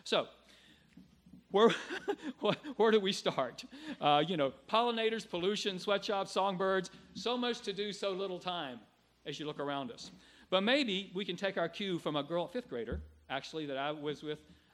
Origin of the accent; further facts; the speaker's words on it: Blue Ridge, Virginia, United States; I'm back living where I grew up in Blue Ridge, Virginia, after 40 years on the lam.